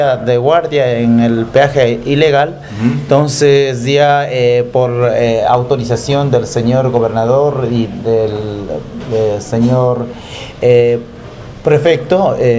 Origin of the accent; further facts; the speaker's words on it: Ecuador; todos somos ecuatorianos y tenemos libre tránsito a cualquier lugar del país.